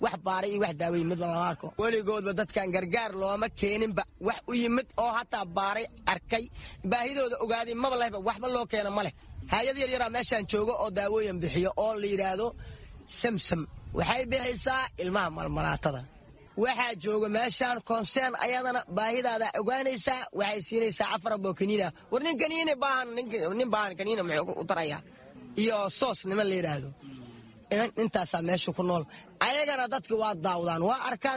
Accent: Bariiri, Lower Shabelle, Somalia; Waxaan ka soo barakacay gobolka Shabeellaha Hoose, gaar ahaan magaalada Bariiri.

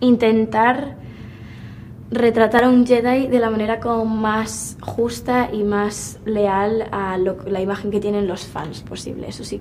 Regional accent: Spain; sobre todo el estar en mi país y como que hubiese tanta gente como por fin ilusionados de ver a alguien español ahí

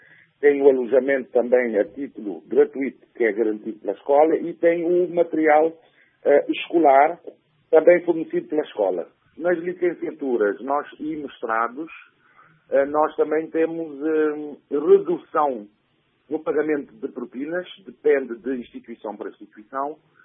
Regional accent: Maio, Cape Verde; somos naturais da Ilha do Maio, Cabo Verde.

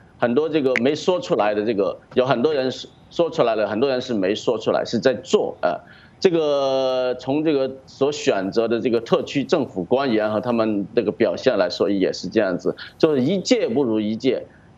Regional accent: Hong Kong; 所以我们香港人更加要警惕

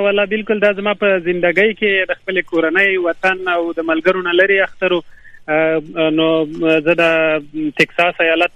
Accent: Afghanistan; moved away; منګه هغه خلک ډیر پیدا کړل چې موږ سره د افغانستان نه یو ځای راغلي او دوه درې داسې ملګري هم پکې وو چې هغه بیخي ما سره د جلال آباد ملګري

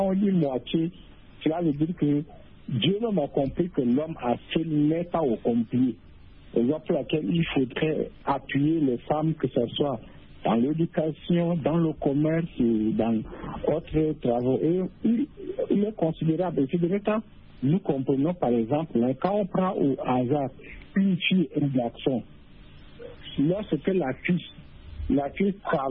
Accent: Chad; Par exemple, chez moi au Tchad, la majorité des hommes n'ont pas cette culture

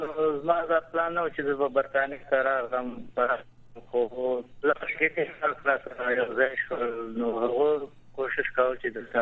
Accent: Afghanistan; now in United Kingdom; 2000 کال کې زه د افغانستان نه راوتی یم.

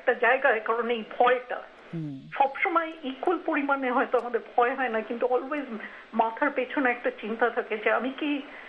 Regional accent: Kolkata, West Bengal, India; আমি যদিও কলকাতায় মানুষ হয়েছি, আমার বাবা মারা আনডিভাইডেড বেঙ্গলের মানুষ ছিলেন

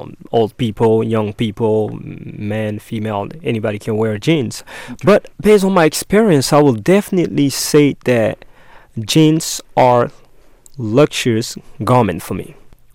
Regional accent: Conakry, Guinea; English is a second language; Oh, that's Guinea-Conakry, West Africa, where I grew up.

